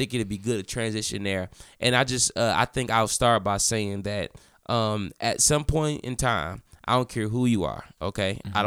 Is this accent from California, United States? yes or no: no; Detroit, Michigan, United States; So people who are born and raised in Detroit, we all have this grit about us.